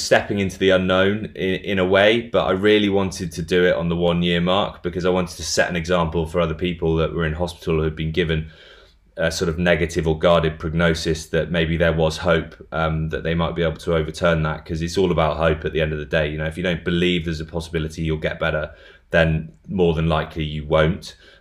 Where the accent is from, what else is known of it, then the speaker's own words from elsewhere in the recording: Bath, South West England, United Kingdom; Well, I'm from Bath, so I've always rugby's kind of a bit of a religion down here in the West Country.